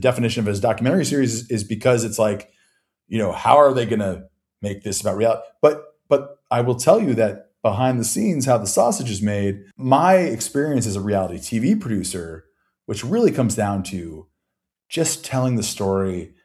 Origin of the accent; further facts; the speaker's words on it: Austin, Texas, United States; I grew up in Austin, Texas. You know, I spent a year and a half on a Navajo reservation, New Mexico, when I was a small child